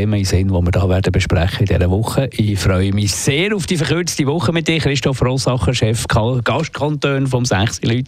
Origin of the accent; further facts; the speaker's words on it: Bern, Switzerland; Gut, Jurassier ist immer ein bisschen schwierig, das weiss ich als Berner.